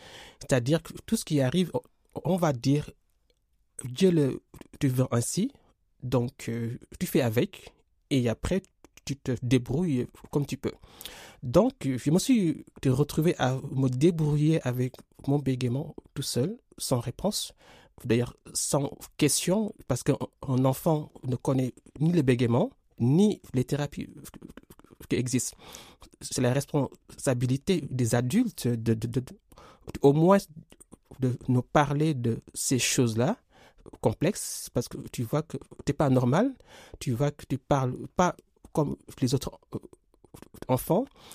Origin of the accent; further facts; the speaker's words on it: Senegal; Comme je l'ai précisé en introduction, je viens du Sénégal.